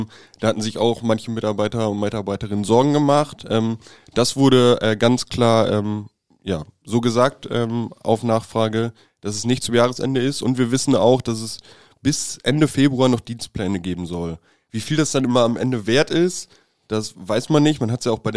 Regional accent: Nordhorn, Lower Saxony, Germany; In Nordhorn, in meiner Heimatstadt.

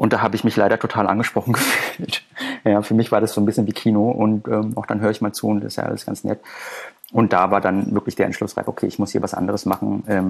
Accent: Berlin, Germany; Ich komme aus Berlin-Neukölln und das sagt dem einen oder anderen vielleicht heutzutage was

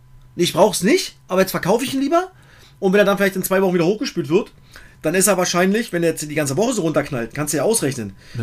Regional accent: East Germany, Germany; Ich bin halt auch ein Ossi

